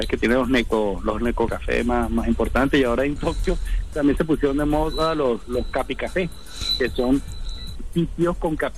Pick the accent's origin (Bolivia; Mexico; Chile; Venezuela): Venezuela; Zulia; No, yo soy zuliano nacionalista.